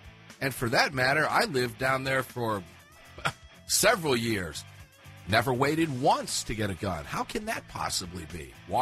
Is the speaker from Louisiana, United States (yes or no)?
no; Tampa, Florida, United States; Yesterday, Fox 13, my Tampa Bay, my hometown, local Fox affiliate